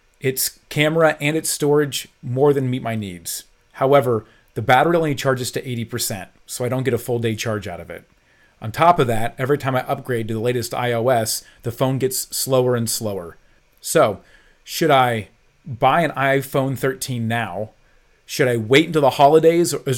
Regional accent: Dallas, Texas, United States; I'm from Dallas, Texas.

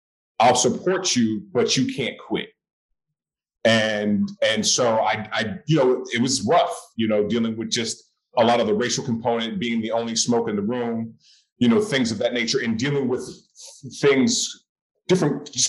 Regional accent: Oakland, California, United States; I went to an all-boys Catholic high school in Berkeley, California. I'm born and raised in Oakland.

